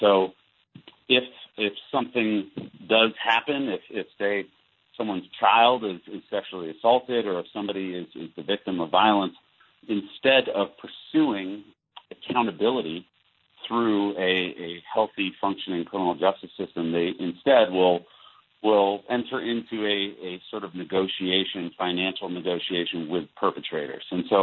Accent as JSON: {"language": "English", "town": "Edina", "region": "Minnesota", "country": "United States", "tie": "born or raised there", "said": "I grew up here in Edina and going to Colonial Church."}